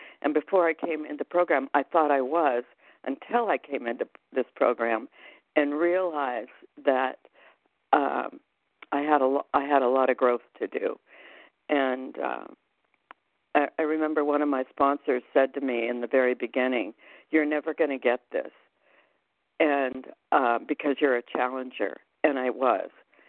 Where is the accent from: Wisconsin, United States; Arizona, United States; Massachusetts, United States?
Arizona, United States; I am from Arizona, and I'm a very grateful compulsive overeater.